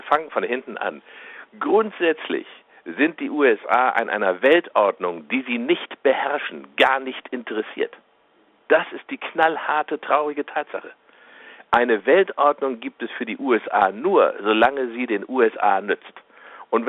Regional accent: Germany; gerade ich als Deutscher und Europäer kann da nicht so einfach vorbeischauen

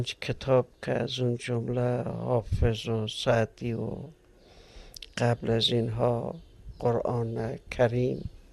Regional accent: Kabul, Afghanistan; also born or lived in Herat; پل ریگینه تولد شدم و در خردسالی در حدود 1333 از هرات با خانواده مهاجرت کردیم و به کابل رفتیم

